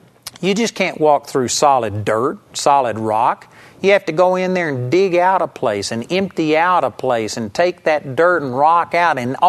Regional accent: Arlington, Texas, United States; I was raised in Arlington, Texas. I was a hick from Texas.

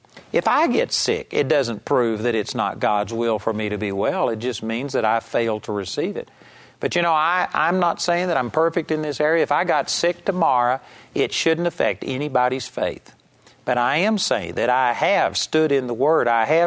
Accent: United States; I remember as an American tourist that they had us drink, you know, purified water back then

